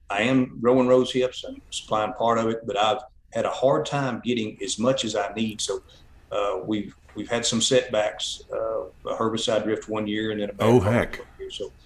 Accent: Kentucky, United States; I grew up in Hart County, which was the number two burley tobacco producing county in the state. And, Kentucky was number one in burley.

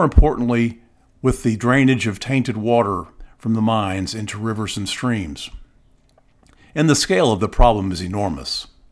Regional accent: Wilkes-Barre, Pennsylvania, United States; I want to travel with me to northeastern Pennsylvania, and specifically to Wilkes-Barre, my hometown, and its surrounding counties.

